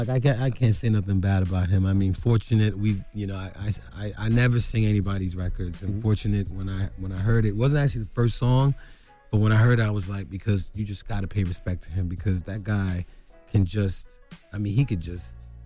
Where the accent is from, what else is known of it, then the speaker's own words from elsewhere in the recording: Brooklyn, New York, United States; I'm from Brooklyn.